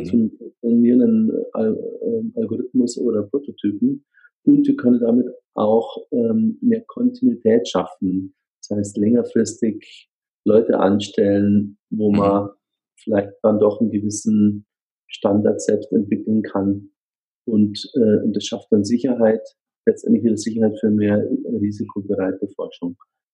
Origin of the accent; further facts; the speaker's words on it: Munich, Bavaria, Germany; born there; Ja, also ich bin in München geboren